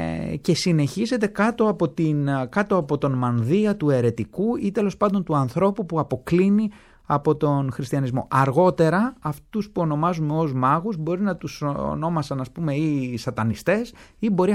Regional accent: Karpathos, South Aegean, Greece; ως ένας άνθρωπος καταγόμενος από την Κάρπαθο, κάνοντας ταυτόχρονα έρευνες για την ιδιαίτερη πατρίδα μου

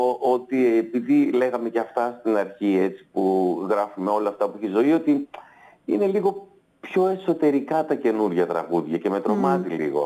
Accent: Igoumenitsa, Epirus, Greece; also born or lived in Ioannina; μεγάλωσα στην Ιγουμενίτσα και στα Γιάννενα. Και στην επαρχία τότε επανδρώνανε τους ραδιοφωνικούς σταθμούς συνήθως πιτσιρίκια.

